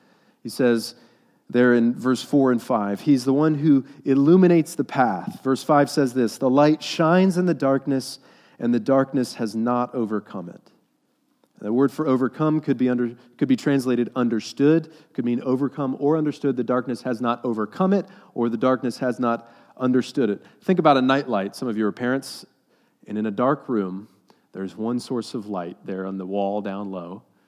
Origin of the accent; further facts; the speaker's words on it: Texas, United States; I guess it's growing up in Texas.